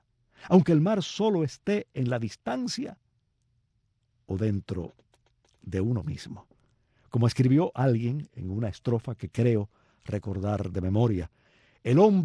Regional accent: Cuba; moved away; nací y crecí en Cuba, supongo, ¿no? Porque nací y crecí en Cuba, una isla. Y porque luego en el extranjero he vivido siempre muy cerca de la playa.

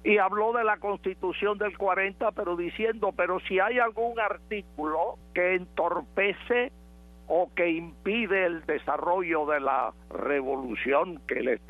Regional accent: Havana, Cuba; born there; Bueno, yo nací en La Habana, 1936.

